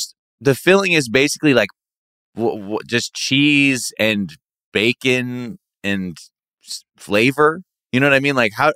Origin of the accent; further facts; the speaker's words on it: United States; We're from America. Like, the hot dog is like a half bag of chips, basically.